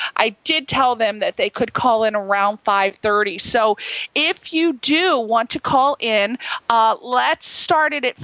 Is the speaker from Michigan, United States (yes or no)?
no; Connecticut, United States; because I'm from Connecticut, I know it's so beautiful over there